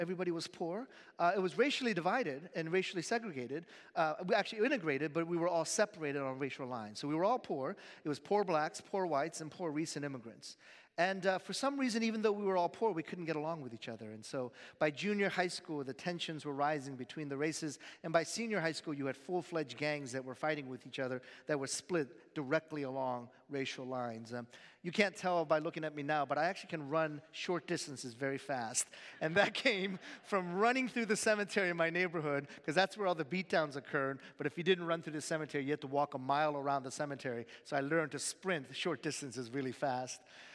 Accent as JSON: {"language": "English", "town": "Baltimore", "region": "Maryland", "country": "United States", "tie": "born or raised there", "also_born_or_lived": "Korea", "said": "I was born in Korea, but moved to the United States. And when we moved to the United States, I ended up living in Maryland, but in a kind of a rough neighborhood in Baltimore"}